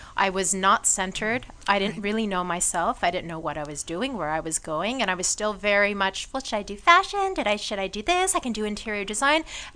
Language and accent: English; Long Beach, California, United States; I'm from Long Beach.